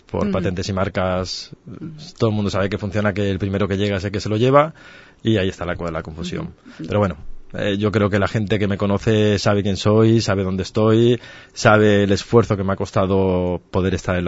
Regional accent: Barcelona, Catalonia, Spain; Yo vengo de Barcelona, en Barcelona he trabajado toda mi vida en este tipo de negocios y allí se estila mucho.

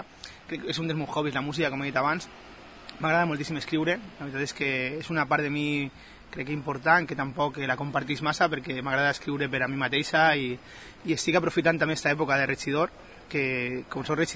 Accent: Valencian Community, Spain; En general, jo crec que sóc valencià, me sent d'ací, però també tinc els meus arrels en Latinoamèrica i això no ho negue, no?

